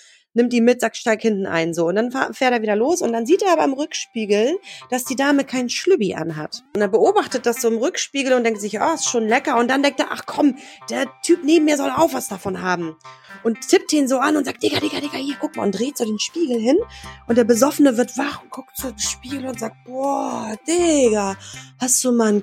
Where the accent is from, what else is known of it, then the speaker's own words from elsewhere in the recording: Poland; now in Germany; Ich komme ja ursprünglich aus Polen.